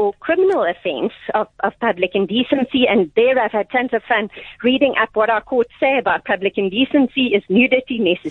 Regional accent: South Africa; And I'm so jealous that I'm an Afrikaner without any traditional dress.

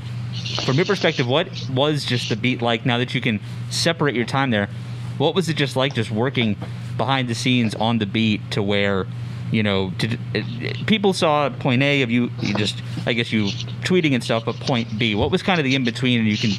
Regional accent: Washington, District of Columbia, United States; kind of transitioning into near my hometown of Washington, D.C.?

